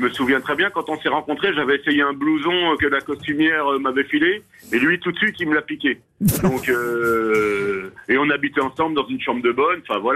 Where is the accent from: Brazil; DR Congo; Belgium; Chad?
Belgium; Brussels; now in France; Bah oui, je suis bruxellois